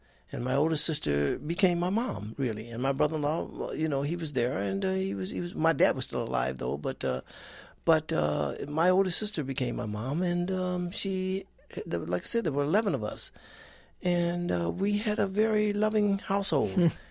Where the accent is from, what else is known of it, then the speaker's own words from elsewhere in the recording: Detroit, Michigan, United States; Well, I grew up on the north end of Detroit, which was considered the hood.